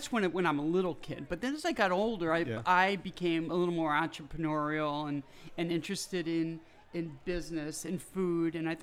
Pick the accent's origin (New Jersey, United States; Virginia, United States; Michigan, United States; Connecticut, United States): Connecticut, United States; New Haven; the great pizza that we enjoyed growing up in New Haven on Worcester Street